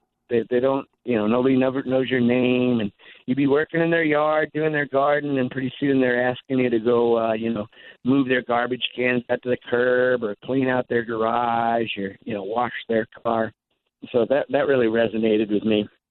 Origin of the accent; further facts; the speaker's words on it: Bainbridge Island, Washington, United States; Well, you know, I grew up here on Bainbridge Island, which is a relatively affluent community, but we didn't have any money.